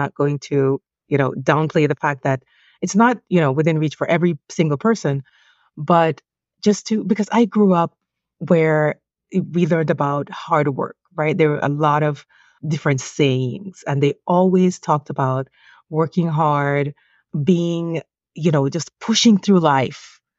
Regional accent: Jamaica; moved away as an adult; now in United States; I'm originally Jamaican and I moved here in my 20s. That was 20 something years ago.

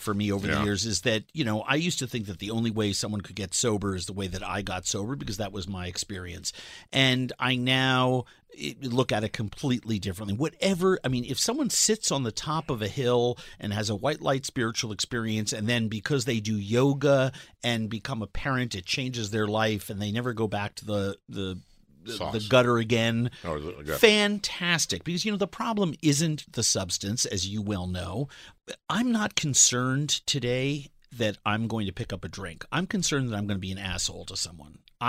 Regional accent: New York City, New York, United States; I'm a culinarian from New York City, and I have this company

